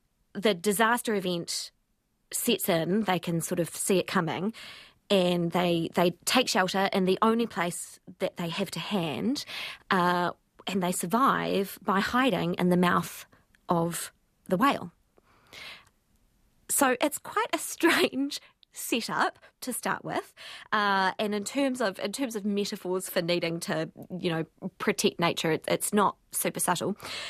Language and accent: English; New Zealand; as a Kiwi reader